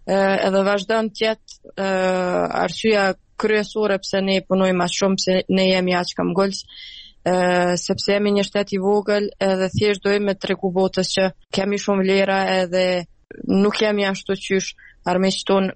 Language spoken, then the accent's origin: Albanian; Kosovo; pse isha prej Kosovës, kështu që jam shumë e lidhë me tash me flamurin, me himnin e Kosovës.